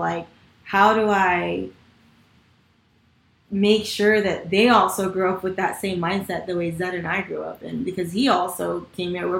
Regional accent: New York, United States; But growing up in New York, like, with my family, we lived in a basement.

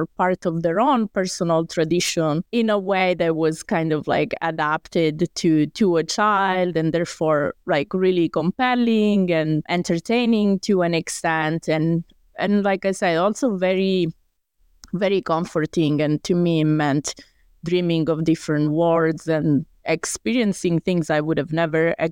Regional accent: Italy; And also because I grew up in Italy in high school, we still study Latin and ancient Greek.

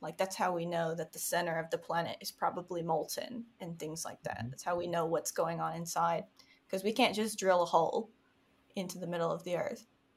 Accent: Dallas, Texas, United States; Oh, okay. I'm from Dallas.

